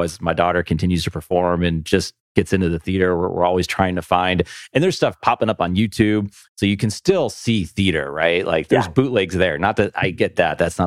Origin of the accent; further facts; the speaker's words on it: Buffalo, New York, United States; We're from Buffalo.